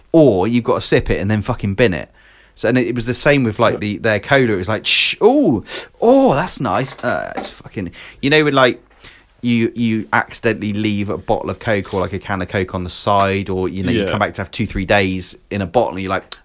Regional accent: United Kingdom; We're British. We love tea.

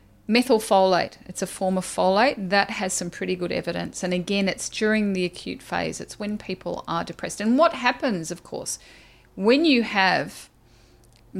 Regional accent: Australia; I'm Australian

